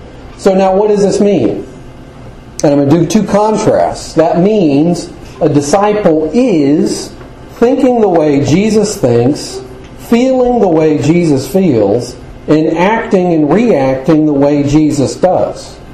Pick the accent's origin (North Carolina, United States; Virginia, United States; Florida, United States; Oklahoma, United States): Florida, United States; I have a little bit of an encounter with this myself growing up in Florida.